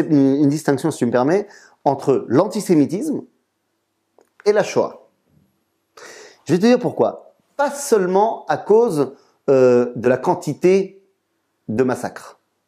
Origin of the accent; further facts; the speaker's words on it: Metz, Grand Est, France; J'ai grandi à Metz.